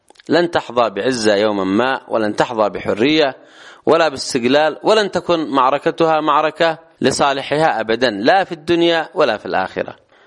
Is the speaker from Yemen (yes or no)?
yes; Yemen; ولنا نحن كيمنيين